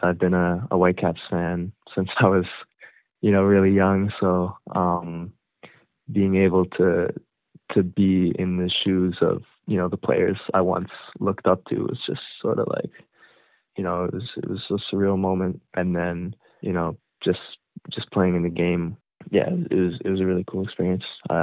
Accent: Comox, British Columbia, Canada; but it really is, I am proud coming from Comox.

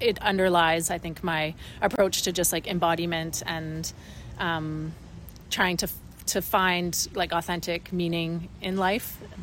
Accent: Sparwood, British Columbia, Canada; my parents are both from Quebec, and I grew up in Sparwood, BC, in an Anglophone small town where definitely was culturally different than everybody around me

